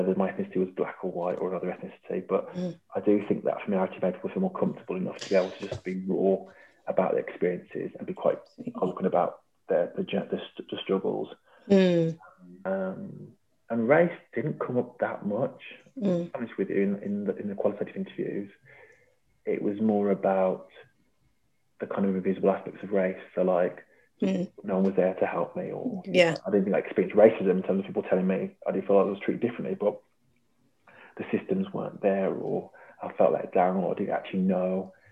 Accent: Birmingham, West Midlands, United Kingdom; Obviously, I'm from Birmingham.

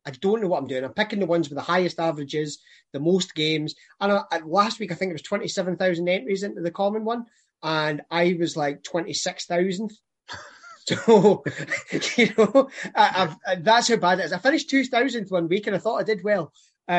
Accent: Scotland, United Kingdom; And I think as a Scotsman, that takes some going for to find it more tedious than cricket.

